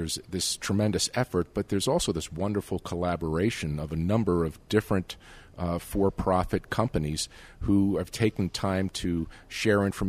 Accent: Boston, Massachusetts, United States; And finally, from my hometown, Boston, Robin Smith, who's CEO of Origin

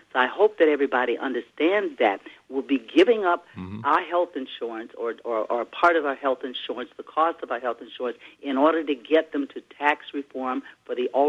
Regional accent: Louisiana, United States; I think people in my home state of Louisiana should be visiting both Senators Kennedy and Cassidy while they're home

